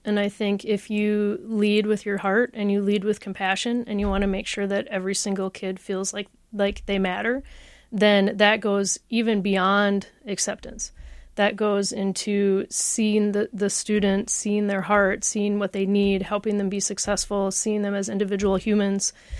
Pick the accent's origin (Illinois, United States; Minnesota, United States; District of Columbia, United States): Minnesota, United States; Fairmont; I grew up in Fairmont, Minnesota.